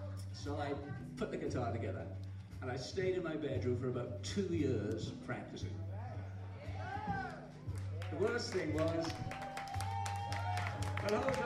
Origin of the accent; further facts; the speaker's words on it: New York, United States; I was in Walmart, I live in upstate New York, I was in Walmart, and in my hometown